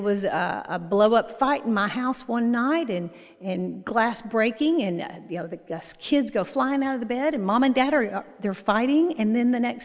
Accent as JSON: {"language": "English", "town": "Lone Oak", "region": "Arkansas", "country": "United States", "tie": "born there", "said": "I was born in Lone Oak, Arkansas. It's a little farm town between Little Rock and Memphis."}